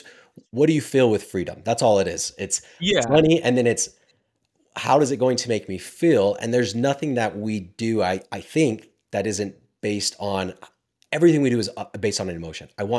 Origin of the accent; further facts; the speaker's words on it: Utah, United States; I grew up in Utah. I still don't keep my freaking door locked half the time.